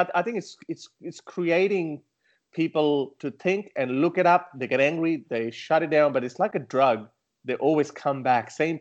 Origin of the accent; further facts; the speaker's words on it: Pakistan; because me being a Pakistani myself, it would make more sense for me to try to target that audience.